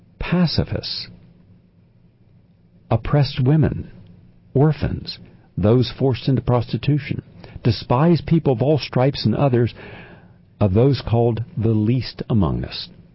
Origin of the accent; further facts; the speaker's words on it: the South, United States; I come from the South. I come from a religious conservative, politically conservative community where people pride themselves, at least in the town where I grew up, of being good Christians.